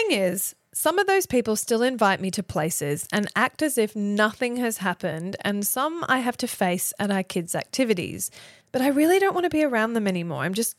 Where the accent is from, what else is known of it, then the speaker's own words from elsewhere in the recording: Thailand; I grew up in Thailand.